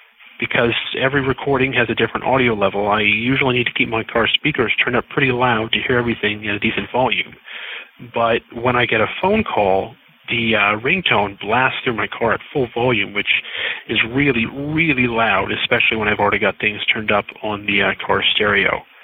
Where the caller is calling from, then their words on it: Harrisburg, Pennsylvania, United States; I'm calling from Harrisburg, Pennsylvania.